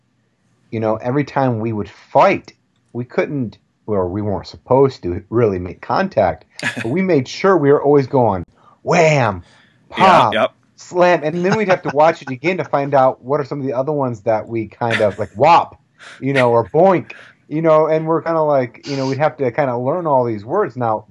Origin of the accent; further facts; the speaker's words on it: Flint, Michigan, United States; Hey, I'm from Flint, Michigan. We were basically an annex of Canada